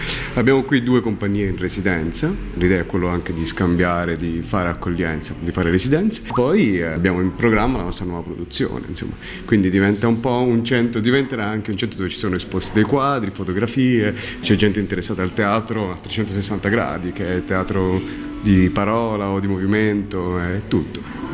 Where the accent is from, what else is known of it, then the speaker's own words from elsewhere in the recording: Zurich, Switzerland; now in Livorno, Italy; Io stesso sono nato e cresciuto a Zurigo, mi sono fermato a Livorno, vado spesso a lavorare in Svizzera